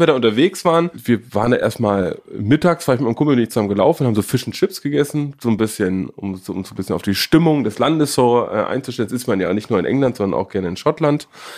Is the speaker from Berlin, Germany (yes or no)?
yes; Berlin, Germany; als Berliner